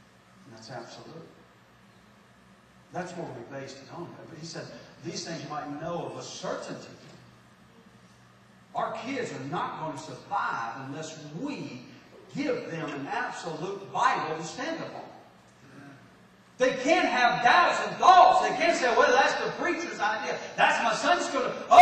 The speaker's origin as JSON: {"language": "English", "region": "Texas", "country": "United States", "tie": "born there", "said": "I was born in Bell County, Texas."}